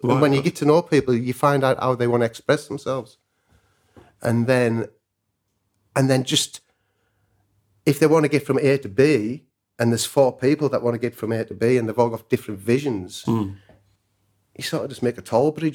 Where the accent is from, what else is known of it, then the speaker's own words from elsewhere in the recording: North West England, United Kingdom; Mate, I'm a welder from Cumbria.